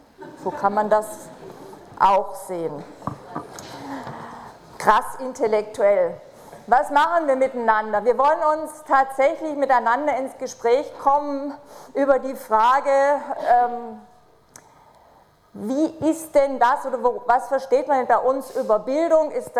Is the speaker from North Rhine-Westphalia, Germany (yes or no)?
no; Baden-Württemberg, Germany; ich komme aus Schwaben